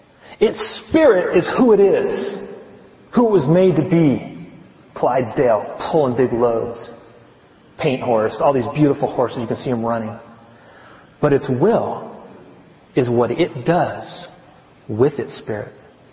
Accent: California, United States; I grew up in Southern California, Northern California. I was a California kid.

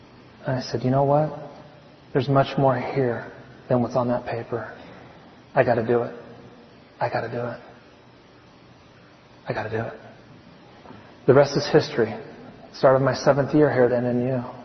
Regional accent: California, United States; I grew up in Southern California, Northern California. I was a California kid.

